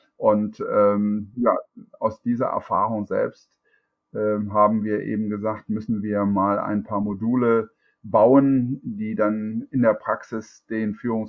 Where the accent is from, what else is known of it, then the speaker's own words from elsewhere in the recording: Düsseldorf, North Rhine-Westphalia, Germany; Bin ja gebürtiger Düsseldorfer und wohne in der Nähe jetzt von Mönchengladbach.